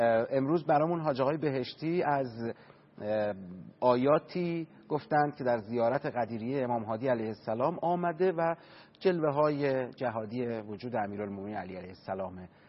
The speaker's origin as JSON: {"language": "Persian", "country": "Iran", "said": "من ایرانیم، اصلاح طلبم، اصولگرام، فقیرم، پولدارم، هرچی هستم، من ایرانیم"}